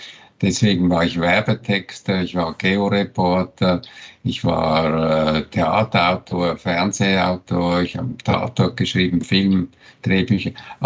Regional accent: Switzerland; Ich bin ja Schweizer, habe ein bisschen Mühe mit dem Hochdeutsch.

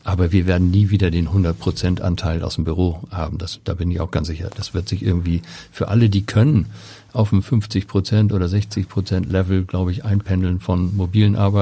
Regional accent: Rheinbeck, Germany; wo ich groß geworden bin

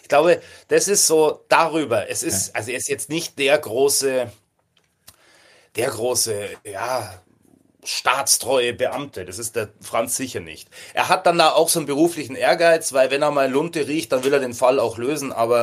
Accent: Bavaria, Germany; now in Hamburg, Germany; wie ist das als Bayer in Hamburg? Oh. Wo ich sage, ja, ganz normal, das ist eine wahnsinnig tolle Großstadt und wenn ich ganz tolle Sehnsucht habe nach Bayern

